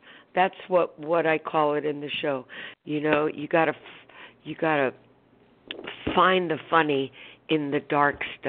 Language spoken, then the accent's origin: English; New York City, New York, United States; You know, I grew up in the Bronx, so...